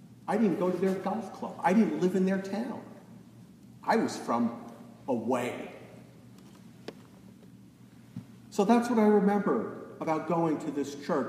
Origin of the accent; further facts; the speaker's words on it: Massachusetts, United States; And it didn't matter that I was from Massachusetts.